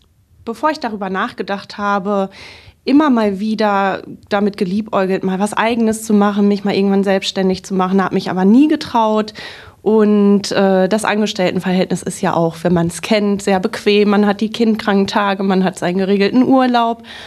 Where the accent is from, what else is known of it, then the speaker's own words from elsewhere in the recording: Minden, North Rhine-Westphalia, Germany; in meiner Heimat und wirklich Lieblingsstadt in Minden, 5 Minuten zu Fuß vom Zuhause entfernt